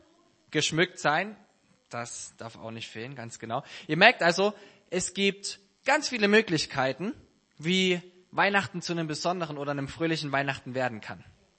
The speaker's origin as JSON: {"language": "German", "region": "Saxony", "country": "Germany", "said": "Ich komme aus dem Erzgebirge"}